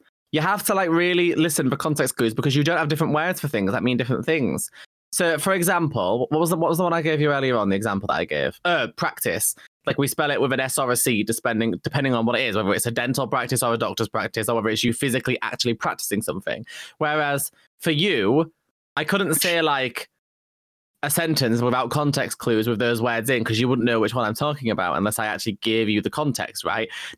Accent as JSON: {"language": "English", "region": "Yorkshire and the Humber", "country": "United Kingdom", "accent": "northern", "said": "You say it like me because I'm northern, like I'm from Yorkshire, so I say gray."}